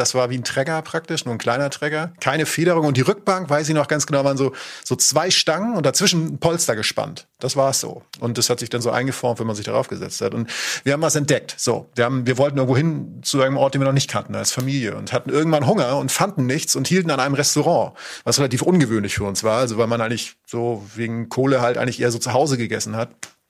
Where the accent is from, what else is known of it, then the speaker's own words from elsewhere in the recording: Northern Germany, Germany; Klar, ich komme aus Norddeutschland